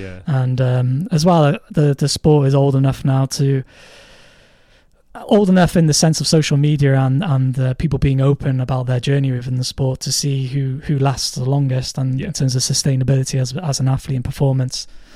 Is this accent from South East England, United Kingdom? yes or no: no; Wales, United Kingdom; for someone growing up in North Wales, it's a very different environment to be living in.